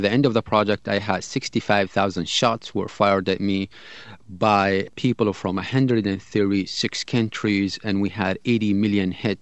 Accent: Najaf, Najaf Governorate, Iraq; that's how my brother died in my hometown of Najaf in Iraq

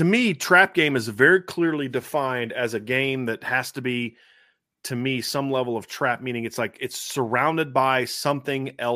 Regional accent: Ohio, United States; also born or lived in Virginia; I was in Ohio. I was a kid in Ohio, growing up in Ohio. I wasn't in Virginia.

